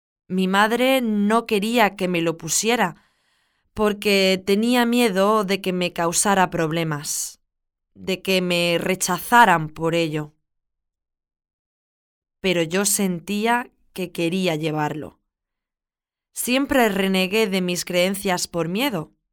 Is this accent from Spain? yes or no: yes; Madrid, Community of Madrid, Spain; Eso no me gustó, así que le dije, madrileña.